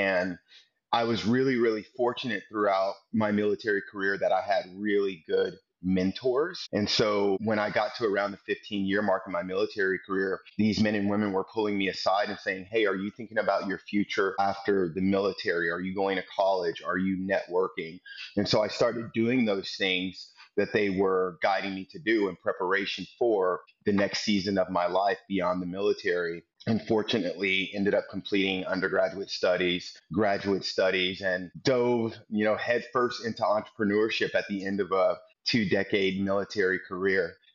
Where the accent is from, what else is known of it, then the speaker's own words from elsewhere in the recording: East St. Louis, Illinois, United States; I grew up in East St. Louis, Illinois, on the Illinois-Missouri border, but on the east side of the Mississippi River in Illinois.